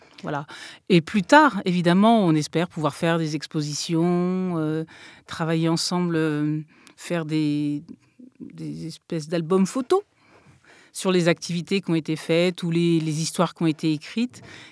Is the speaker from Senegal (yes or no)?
no; Paris, Île-de-France, France; Moi, je suis de Paris et Lisa est aussi de la région parisienne.